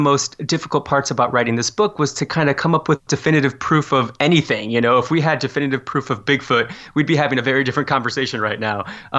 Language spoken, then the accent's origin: English; Fort Wayne, Indiana, United States; So this happened to be about 15 miles from my hometown of Fort Wayne, Indiana. So I really grew up with this story.